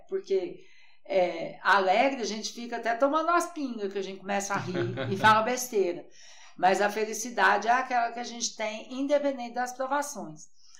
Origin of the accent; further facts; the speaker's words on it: Anápolis, Goiás, Brazil; born there; eu nasci aqui em Anápolis